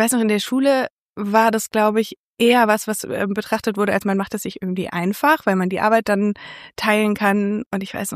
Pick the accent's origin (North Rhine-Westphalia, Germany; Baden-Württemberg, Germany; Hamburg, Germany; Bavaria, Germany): Bavaria, Germany; Wendelstein; Eigentlich sind wir Luftlinie 3 Kilometer voneinander aufgewachsen in Wendelstein. Das ist ein Vorort von Nürnberg.